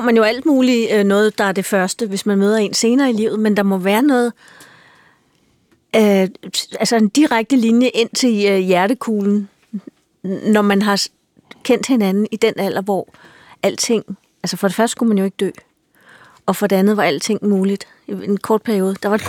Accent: Zealand, Denmark; Ja, jeg voksede op på Sjælland, så jeg kan ikke.

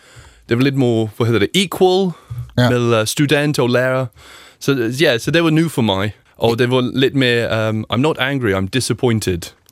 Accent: United Kingdom; Danish is a second language; now in Denmark; Og jeg kommer fra Storbritannien

